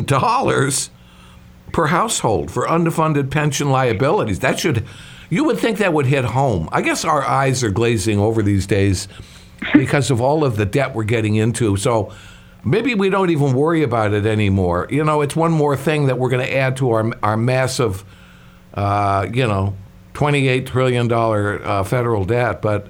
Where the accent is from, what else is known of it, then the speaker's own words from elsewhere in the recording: Illinois, United States; like my home state of Illinois